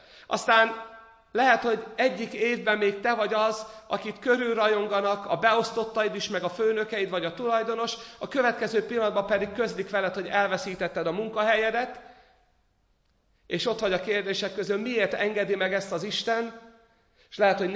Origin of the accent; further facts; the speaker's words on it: Békés, Hungary; ahol én felnőttem a békési gyülekezettel